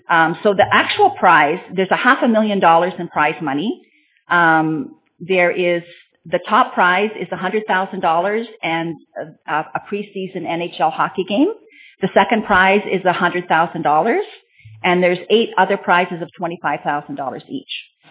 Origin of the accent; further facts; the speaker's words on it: Stevensville, United States; I'm from Stevensville